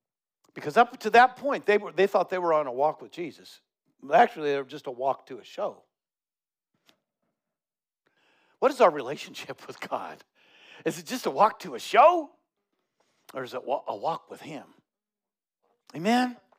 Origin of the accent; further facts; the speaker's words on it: Castle Rock, Colorado, United States; I grew up in Castle Rock, Colorado, and my older sisters and I, you know, it was before all this stuff